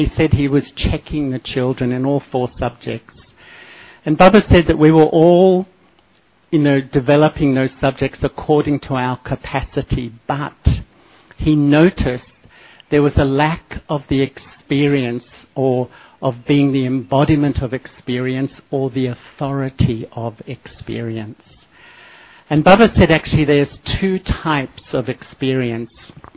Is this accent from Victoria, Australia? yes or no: yes; Melbourne, Victoria, Australia; I grew up in Melbourne.